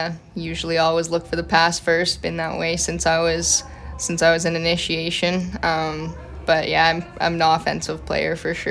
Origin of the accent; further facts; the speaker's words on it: Lloydminster, Canada; moved away; I just got an opportunity to move out of my hometown, out of Lloydminster, and get behind a good coach there